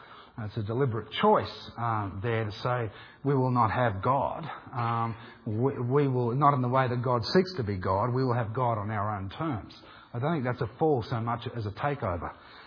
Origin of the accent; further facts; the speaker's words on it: Australia; Come on, guys, I'm an Aussie.